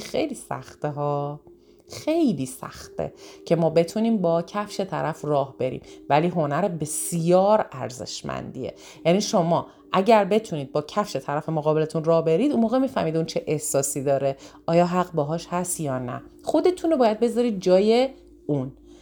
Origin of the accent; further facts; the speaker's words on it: northern Iran, Iran; من دارم مثال های رشتی میزنم، شمالی میزنم به خاطر اینکه خودم شمالی هستم.